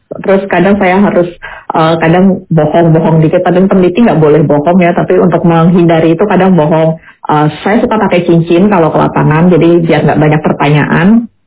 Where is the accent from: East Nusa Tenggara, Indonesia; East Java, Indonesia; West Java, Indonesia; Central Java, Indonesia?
Central Java, Indonesia; Semarang; harus melanjutkan studi di universitas di kota saya besar, yaitu di Semarang